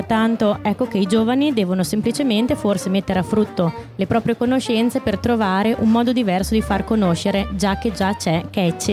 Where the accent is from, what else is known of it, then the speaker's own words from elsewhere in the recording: Modena, Emilia-Romagna, Italy; Questa è un'altra informazione che noi modenesi diamo per scontata, ma non lo è assolutamente.